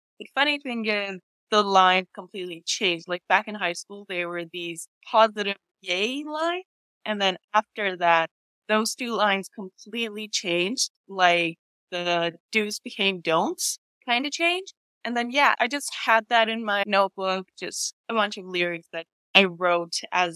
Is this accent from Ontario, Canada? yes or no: no; Vancouver, British Columbia, Canada; I'm from Vancouver, BC. I'm actually Iranian-Canadian